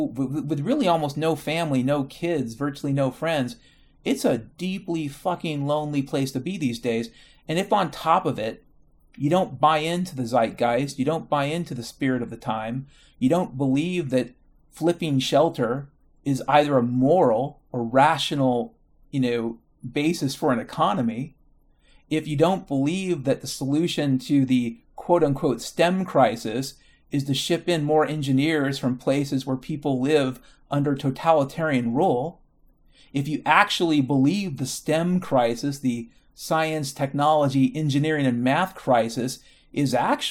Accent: Washington, United States; also born or lived in Nashville; I moved to Seattle from Nashville in 2007, okay? Back home, right, to Washington State.

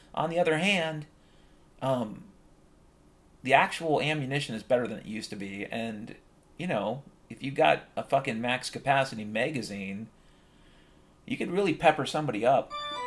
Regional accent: Washington, United States; And I grew up in Washington State, as I've mentioned before, back in the 1970s and 80s.

